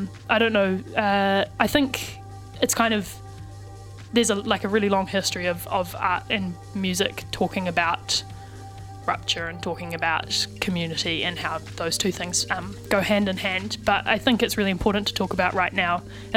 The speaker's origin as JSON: {"language": "English", "town": "Christchurch", "region": "Canterbury", "country": "New Zealand", "tie": "born or raised there", "said": "There's a few people from Christchurch involved because that's my hometown is."}